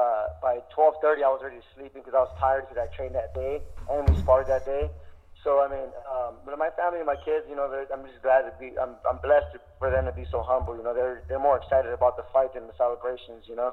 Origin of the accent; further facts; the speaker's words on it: East Los Angeles, California, United States; You know, and I'm from East Los Angeles, and so is my father-in-law. So when I moved out here, my father-in-law followed me with his wife